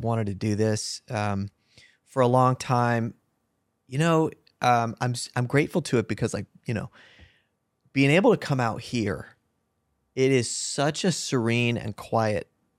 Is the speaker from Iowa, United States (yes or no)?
no; California, United States; My whole life, I was raised in California, so my brothers and a lot of my family and aunts and uncles and stuff ended up moving to Oregon because it was close to California